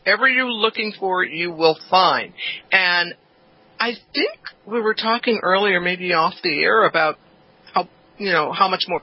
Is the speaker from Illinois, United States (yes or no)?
no; Hollywood, California, United States; I grew up in Hollywood. I grew up in Hollywood in not healthy ways.